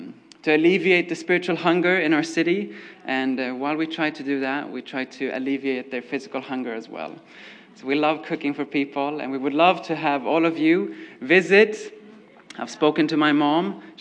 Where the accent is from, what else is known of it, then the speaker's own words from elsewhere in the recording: Sweden; I come from Sweden, a country far, far away.